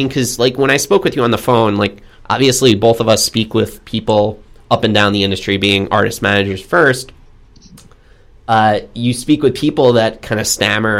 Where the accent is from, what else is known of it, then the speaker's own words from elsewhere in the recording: Long Island, New York, United States; now in Los Angeles, United States; And I grew up on Long Island on the East Coast, completely opposite coast to where I live now in Los Angeles, 3,000 miles away.